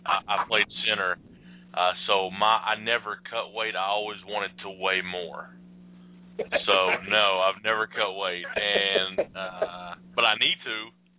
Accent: Morehead, Kentucky, United States; I am a proud citizen of Moorhead, Kentucky, born and raised. I was a Moorhead State University Eagle. I live just a little bit away. We're talking like maybe 15 miles away from where I was born

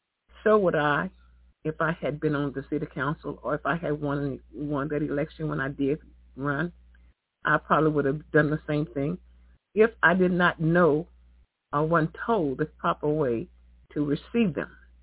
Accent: Fort Worth, Texas, United States; now in Dallas, United States; I'm not from Dallas. I was from Fort Worth. I've been in Dallas most of all of my life, though, but born and raised in Fort Worth

